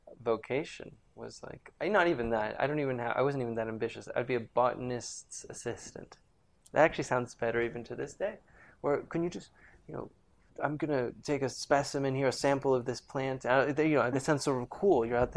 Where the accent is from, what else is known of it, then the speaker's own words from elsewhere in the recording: Caracas, Capital District, Venezuela; I grew up in Venezuela, in Caracas, Venezuela